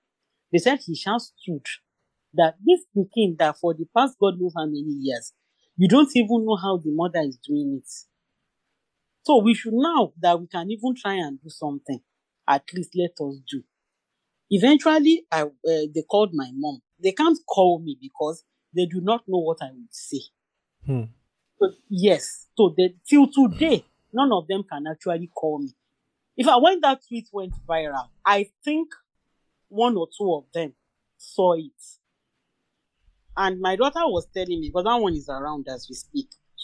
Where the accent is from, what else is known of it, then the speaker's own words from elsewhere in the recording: Ilaro, Ogun, Nigeria; we were both from Ogun State. He was from Abeokuta. I am from Ilaro.